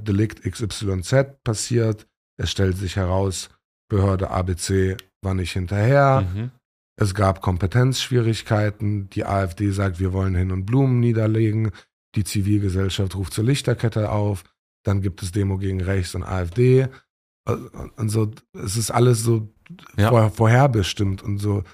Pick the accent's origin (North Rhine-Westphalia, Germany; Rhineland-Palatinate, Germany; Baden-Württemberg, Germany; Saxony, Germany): Rhineland-Palatinate, Germany; Ludwigshafen; ich bin in Deutschland geboren. Das heißt, ich hatte jetzt nicht diese Erfahrung, dass ich in ein fremdes Land kam, wie das bei meinen Eltern war. Und dann war das so, dass in Ludwigshafen, wo ich herkomme, ich glaube, ich sehr migrantisch aufgewachsen bin.